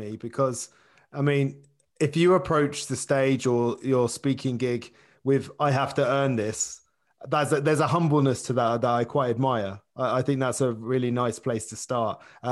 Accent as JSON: {"language": "English", "town": "Hitchin", "region": "East of England", "country": "United Kingdom", "said": "No, because I'm from originally from Hitchin."}